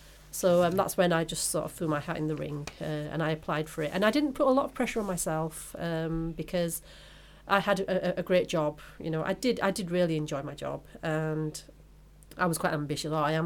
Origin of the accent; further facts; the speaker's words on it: Bradford, Yorkshire and the Humber, United Kingdom; I didn't see any females growing up in Bradford when we used to have the beat bobbies.